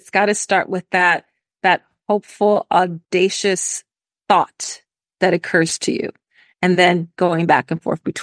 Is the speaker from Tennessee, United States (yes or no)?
no; Philadelphia, Pennsylvania, United States; I'm from Philly, in the Commonwealth of Pennsylvania